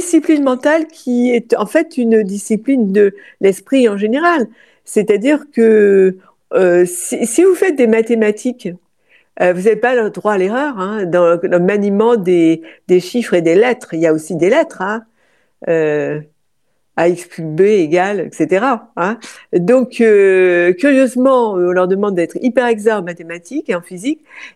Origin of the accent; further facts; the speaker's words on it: Brittany, France; Et même s'il pleut, c'est pas grave. En plus, moi, je suis bretonne, alors bon.